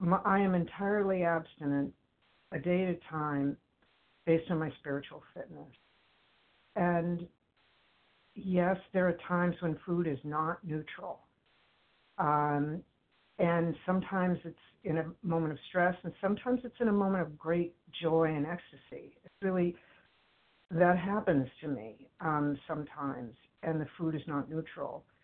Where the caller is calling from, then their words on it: Cambridge, Massachusetts, United States; I'm calling from Cambridge, Massachusetts.